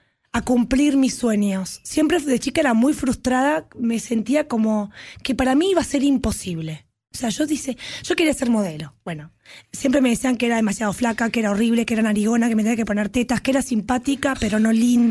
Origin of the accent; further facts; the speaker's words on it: Buenos Aires, Argentina; Yo vengo del barrio de Saavedra.